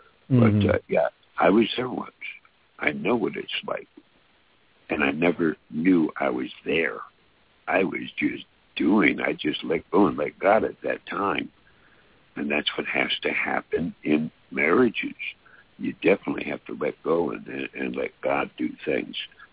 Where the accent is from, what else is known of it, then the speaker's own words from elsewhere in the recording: San Francisco, California, United States; I grew up with blacks in San Francisco, where I grew up and went to school, and most of my friends were black.